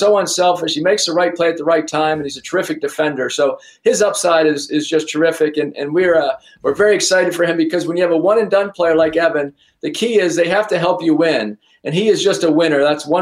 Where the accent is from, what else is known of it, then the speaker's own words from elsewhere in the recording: Pennsylvania, United States; I grew up in Pennsylvania, Colin, so similar to what you said, I never watched a USC or an Oregon basketball game growing up.